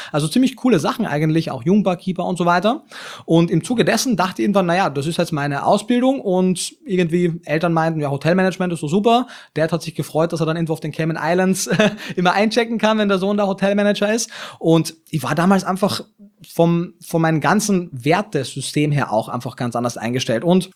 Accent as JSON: {"language": "German", "town": "Klagenfurt", "region": "Carinthia", "country": "Austria", "said": "Also ich komme aus Klagenfurt am Wörthersee, das ist eine relativ kleine, oder für österreichische Verhältnisse eine normal große Stadt, aber trotzdem relativ klein."}